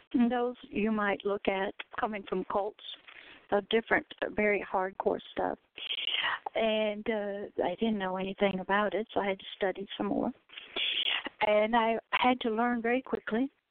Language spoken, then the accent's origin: English; Plaxton, Tennessee, United States; No, I'm from Plaxton, Tennessee. That's about an hour south of Nashville.